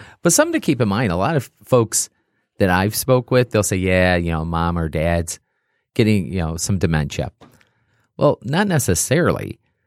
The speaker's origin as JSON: {"language": "English", "region": "the South", "country": "United States", "said": "So now I got to tell you about my mama real quick because we're from the South."}